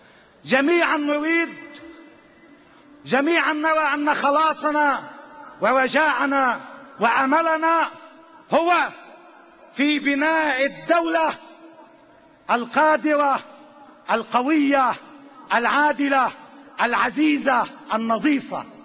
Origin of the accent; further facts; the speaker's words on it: Lebanon; العراق الذي يجب أن ننظر إليه كلبنانيين كنموذج